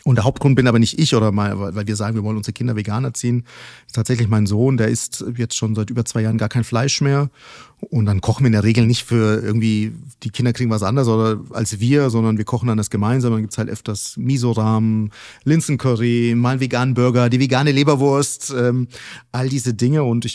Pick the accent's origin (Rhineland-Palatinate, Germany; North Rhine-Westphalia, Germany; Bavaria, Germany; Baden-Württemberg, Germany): Bavaria, Germany; Nuremberg; war ich in Nürnberg, wie so oft, oder meine Heimatstadt.